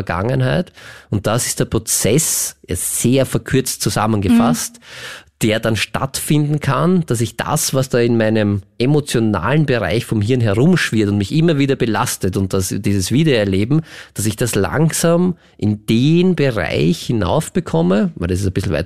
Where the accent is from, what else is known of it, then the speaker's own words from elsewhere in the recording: Austria; okay, was geht denn bei uns in Österreich? Wie kann ich mich denn wehren?